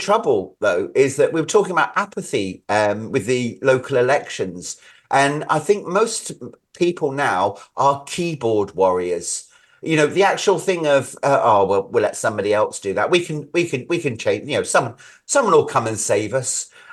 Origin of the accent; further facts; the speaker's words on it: Wales, United Kingdom; I come from South Wales